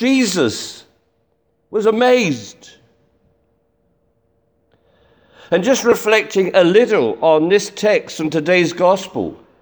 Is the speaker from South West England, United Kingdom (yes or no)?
no; London, United Kingdom; remember I'm from London